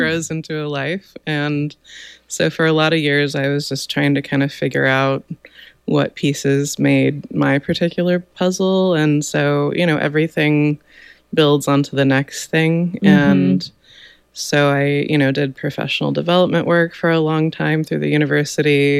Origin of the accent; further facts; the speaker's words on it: Oroville, California, United States; I am a lifelong Northern California person. I grew up in Oroville, and I've lived in Chico for almost 30 years.